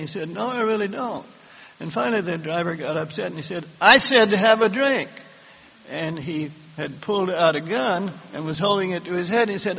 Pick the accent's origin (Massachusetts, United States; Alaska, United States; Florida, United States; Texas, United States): Texas, United States; I'll put it in Texas this time since I am from Texas.